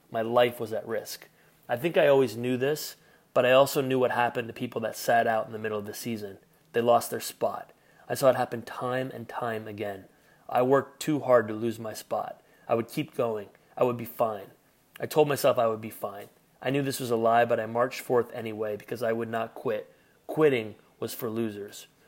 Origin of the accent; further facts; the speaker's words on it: Midwest, United States; I was born and raised in the Midwest.